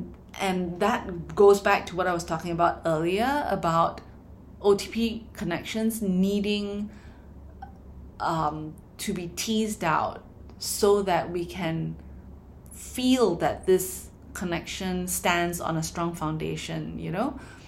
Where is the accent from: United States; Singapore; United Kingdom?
Singapore; as a Singaporean, I like seeing beautiful food on my screen too.